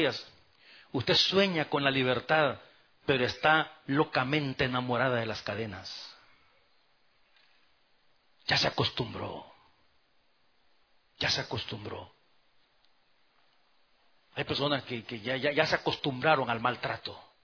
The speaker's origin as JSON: {"language": "Spanish", "country": "El Salvador", "said": "en mi país, en El Salvador, se habla así."}